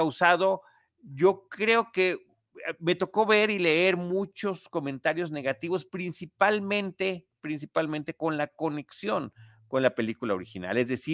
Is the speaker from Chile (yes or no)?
no; Mexico; a nosotros como mexicanos, con esta situación que lamentablemente vivimos desde hace muchísimo tiempo